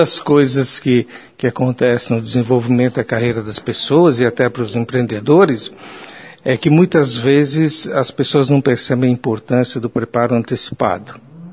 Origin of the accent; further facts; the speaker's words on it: Maringá, Paraná, Brazil; eu nasci numa cidade interior, cresci em Maringá, e na época que a minha família mudou-se para Maringá, Maringá é uma cidade sem energia elétrica, sem ruas pavimentadas, sem água encanada